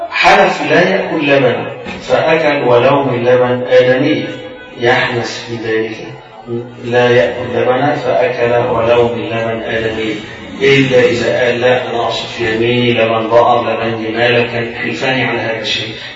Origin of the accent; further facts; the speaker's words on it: Egypt; مش من الغدا عندنا إحنا أو كمصريين الغدا وقت الظهر هو ده الغدا